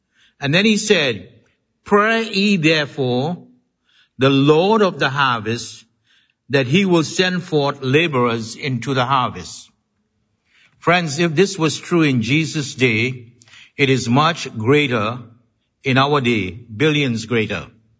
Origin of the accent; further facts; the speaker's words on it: Trinidad & Tobago; in my home country in Trinidad in the West Indies